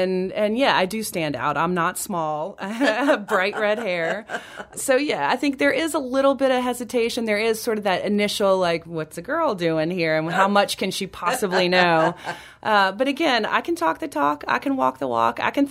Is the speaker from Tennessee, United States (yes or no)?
no; Louisiana, United States; I mean, I grew up in Louisiana. I'm no stranger to the barbecue tradition.